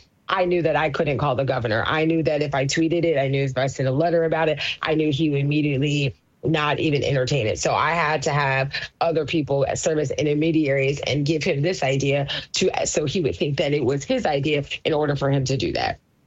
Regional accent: Florida, United States; I was born and raised in Pinellas County. I have lived here off and on my whole life.

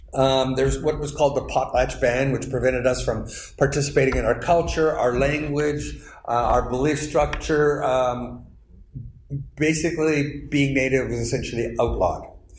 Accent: Curve Lake, Ontario, Canada; Growing up in Curve Lake is like growing up in any small town, especially when you're my age.

